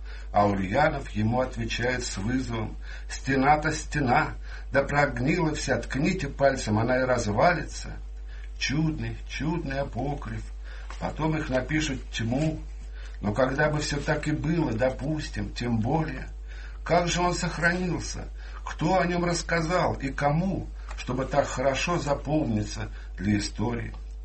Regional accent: Saint Petersburg, Russia; Все мы, питерцы, каждый день спускаемся в это замечательное царство

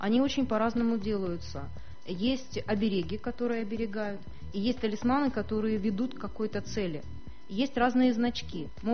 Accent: Novosibirsk, Novosibirsk Oblast, Russia; Я родилась в Новосибирске. Так. Я коренная сибирячка.

